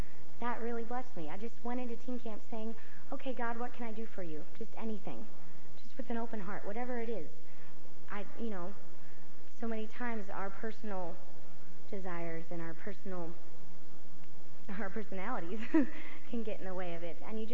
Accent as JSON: {"language": "English", "region": "Tennessee", "country": "United States", "said": "I'm from Tennessee, and I almost didn't come up and share because I was like, well, all these northern people don't want to hear from a little southern girl that they don't know"}